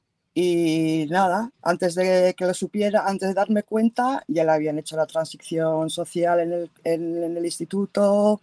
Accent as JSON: {"language": "Spanish", "region": "Basque Country", "country": "Spain", "moved": "yes", "lives_now": "United Kingdom", "said": "soy vasca, me vivo en el Reino Unido desde hace demasiado tiempo"}